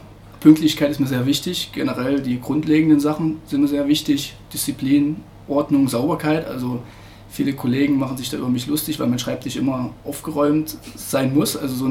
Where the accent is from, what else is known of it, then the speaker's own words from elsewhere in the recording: Stolpen, Saxony, Germany; Ich komme aus Stolpen, das ist 30 Kilometer östlich von Dresden, also aus dem tiefsten Sachsen komme ich.